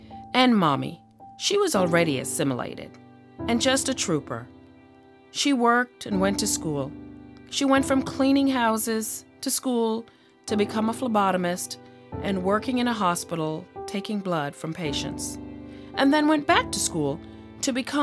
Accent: Jamaica; now in United States; I was introduced to racial prejudice. I did not know of this in Jamaica, as we were proud to be a mixed culture from a country where the motto was, out of many, one people.

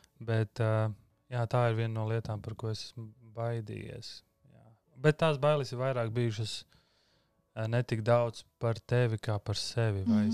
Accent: Viesīte, Jēkabpils Municipality, Latvia; es pats nāku no Viesītas, mazas pilsētas

